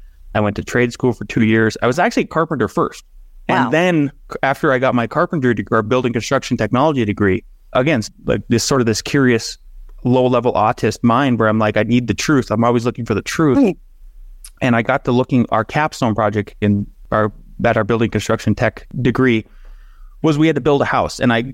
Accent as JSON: {"language": "English", "region": "North Dakota", "country": "United States", "tie": "born or raised there", "said": "So I grew up in Northwest North Dakota and grew up in a lower middle class family."}